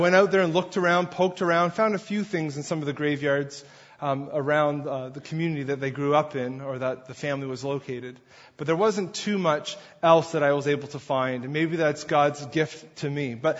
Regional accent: New Brunswick, Canada; moved away; My family and I went out east. I'm originally from New Brunswick. And so we spent some time out there, pretty much took all my vacation in one shot and enjoyed a good chunk of time on the East Coast.

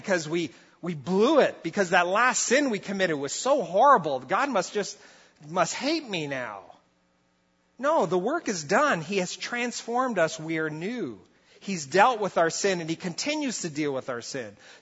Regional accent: Brazil; now in Canada; I grew up in Brazil. We saw it. I saw it enough that I'm glad I don't see it here in North America.

